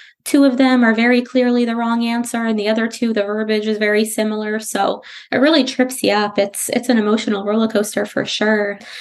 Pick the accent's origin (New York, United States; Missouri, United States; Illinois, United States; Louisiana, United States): New York, United States; So again, I'm from New York. Snapple facts are a really big thing up there.